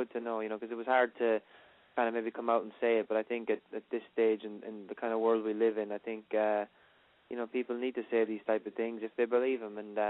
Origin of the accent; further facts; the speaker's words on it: Ireland; moved away; when I was young growing up in Ireland, I definitely didn't have a clue of what way things might have worked over here.